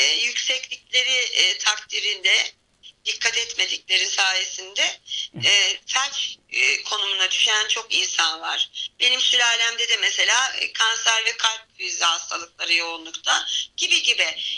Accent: Kütahya, Turkey; Ben 13 Nisan 1971 doğumluyum. Kütahyalıyım aslen.

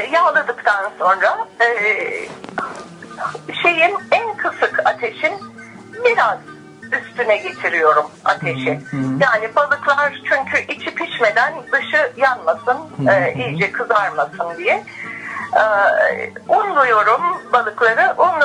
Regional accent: Giresun, Turkey; Ben de Karadenizliyim. Giresunluyum.

